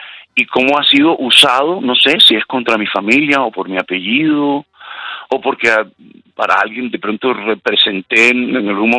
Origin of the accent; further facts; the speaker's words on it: Colombia; porque conozco mi país